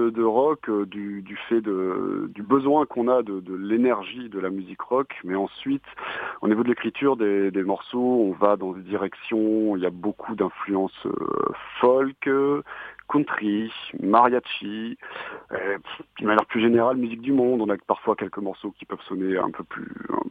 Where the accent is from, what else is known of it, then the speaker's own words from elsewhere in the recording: Bordeaux, Nouvelle-Aquitaine, France; on a monté le groupe en 2010. On est bordelais